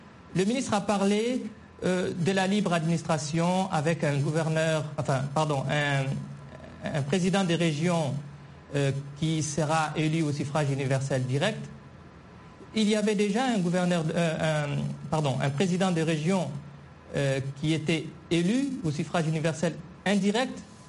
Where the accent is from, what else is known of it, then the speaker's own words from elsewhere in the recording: Mali; Nous sommes des Azawadiens, nous sommes des autochtones